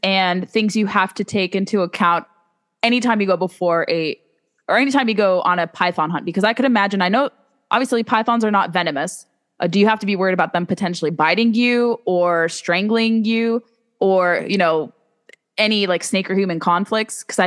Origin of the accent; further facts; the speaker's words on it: California, United States; I come from California, so we had diamondbacks and that terrified me